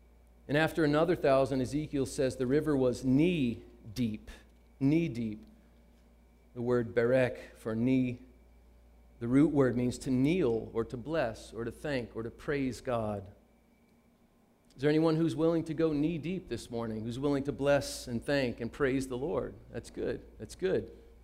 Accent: Virginia, United States; also born or lived in Mississippi; I grew up in the South, in Virginia and Mississippi, and I even spent some time in Florida for a summer as a kid.

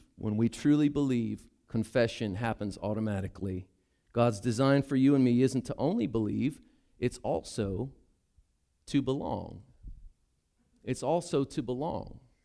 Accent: the South, United States; I'm from the South, so I'll say it.

